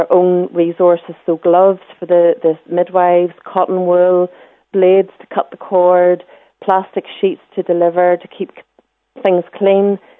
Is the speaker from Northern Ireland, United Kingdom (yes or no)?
yes; Northern Ireland, United Kingdom; as us Northern Irish woman, myself included